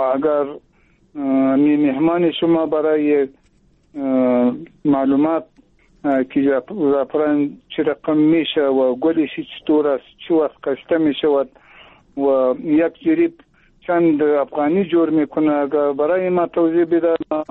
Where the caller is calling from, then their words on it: Shajoy, Zabul, Afghanistan; در ولایت ما هیچ رواج نداره خاصتا در ولسوالی شاجوی ما